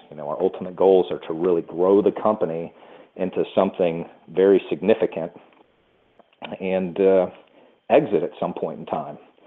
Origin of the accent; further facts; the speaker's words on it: Louisiana, United States; I grew up in Louisiana. It's a very, very much the Bible Belt